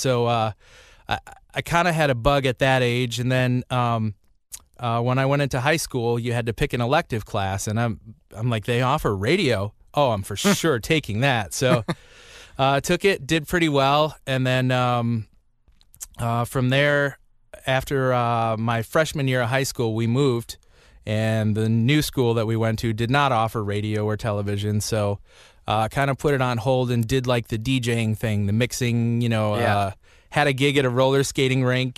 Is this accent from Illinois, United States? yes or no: yes; Chicago, Illinois, United States; I'm one of those lucky guys where I grew up in Chicago, and I grew up listening to the station